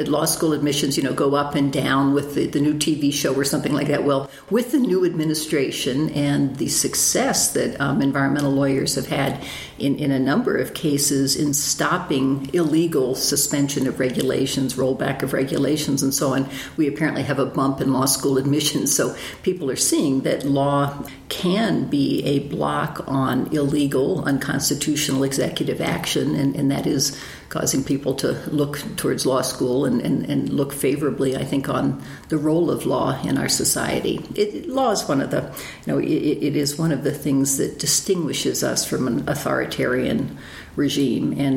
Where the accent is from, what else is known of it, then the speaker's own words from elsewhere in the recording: United States; I remember that when I grew up on the Potomac River, if you got a few drops of it on it, you would sting your skin to have such a polluted water on you.